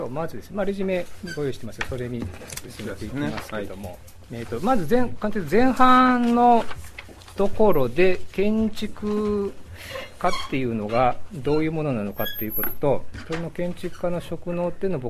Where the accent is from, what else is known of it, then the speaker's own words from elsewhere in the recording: Osaka, Japan; also born or lived in Tokyo; 1967年の大阪で育って、で、東京に8年ほど、大学院と、設計事務所に勤めて、で、12、3年前にこちらへ戻ってきました。